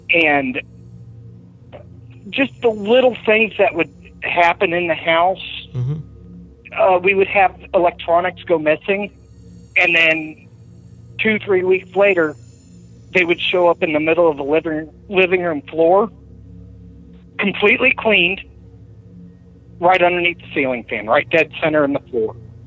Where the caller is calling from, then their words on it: Benton, Illinois, United States; from Benton, Illinois.